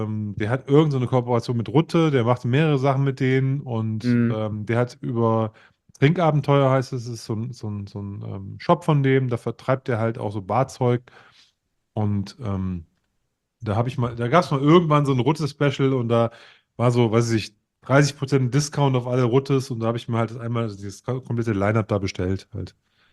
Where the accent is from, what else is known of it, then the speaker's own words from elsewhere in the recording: Osnabrück, Lower Saxony, Germany; bin ja gebürtiger Osnabrücker und komme aus dem Norden.